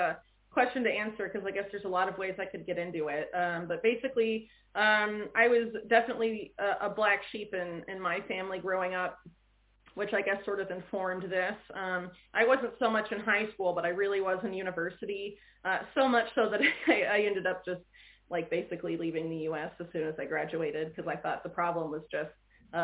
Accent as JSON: {"language": "English", "region": "Florida", "country": "United States", "moved": "yes", "said": "I'm actually from Florida, which is one of like the most anti all of what's happening right now states. Maybe I should have just stayed put"}